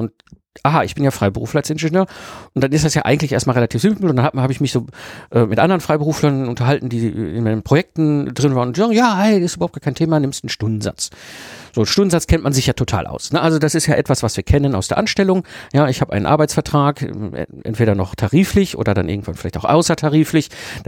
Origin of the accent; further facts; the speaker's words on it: North Rhine-Westphalia, Germany; ich bin ein Kind des Ruhrpotts, ich bin zwischen Kohle und Stahl groß geworden.